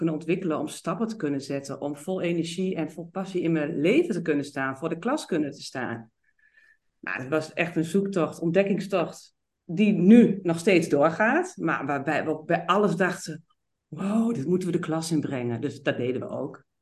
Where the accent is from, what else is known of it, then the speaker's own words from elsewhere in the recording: Enschede, Overijssel, Netherlands; Ik kom uit Enschede, ik woon in Enschede